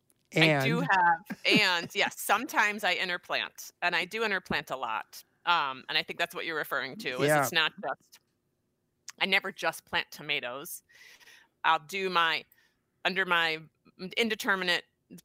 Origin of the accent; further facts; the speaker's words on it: Connecticut, United States; I was born and raised in Southern Connecticut, and I was out visiting my parents